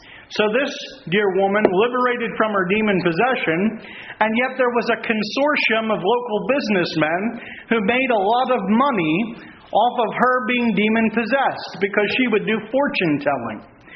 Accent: United States; I hail from the United States, of course.

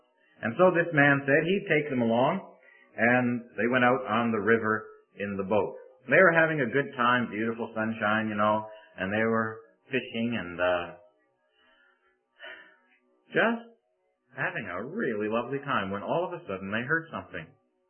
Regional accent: St. Catharines, Ontario, Canada; I come from St. Catharines, Ontario, and that's in Canada.

